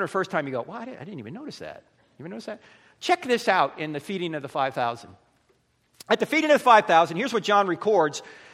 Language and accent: English; New Jersey, United States; now in Charlotte, United States; I used to live in New Jersey. Can you tell? That's where I'm from. I'm originally from New Jersey.